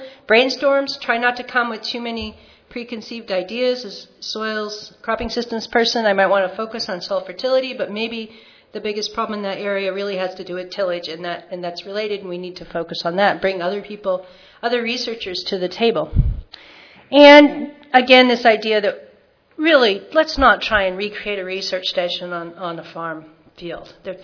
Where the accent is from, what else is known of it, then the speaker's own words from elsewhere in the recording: Washington, United States; I'm originally from Washington State, doesn't look like a lot of topography in Michigan.